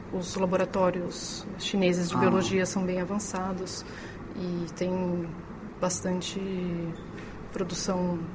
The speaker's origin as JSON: {"language": "Portuguese", "town": "Campinas", "region": "São Paulo", "country": "Brazil", "said": "De Campinas mesmo."}